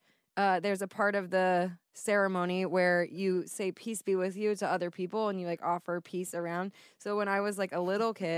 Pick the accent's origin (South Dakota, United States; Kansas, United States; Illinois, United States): Illinois, United States; Yeah, I'm not from Chicago. I'm from